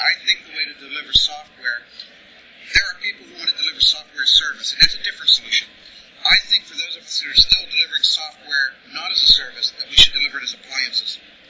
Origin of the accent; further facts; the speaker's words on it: Texas, United States; I do a lot of work with them because I'm from Texas.